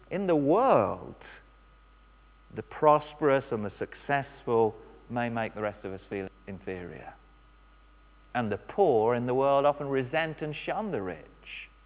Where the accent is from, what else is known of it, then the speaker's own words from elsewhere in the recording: England, United Kingdom; I'm still male and I'm still English and I'm still middle class